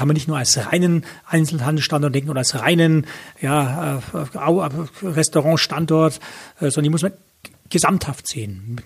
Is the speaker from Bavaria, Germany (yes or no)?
yes; Nuremberg, Bavaria, Germany; ich bin im Nürnberger Süden aufgewachsen.